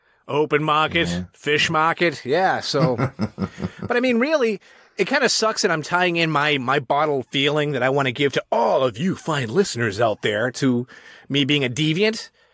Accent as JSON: {"language": "English", "region": "Massachusetts", "country": "United States", "said": "all these girls in here want to bang me because I'm from Massachusetts."}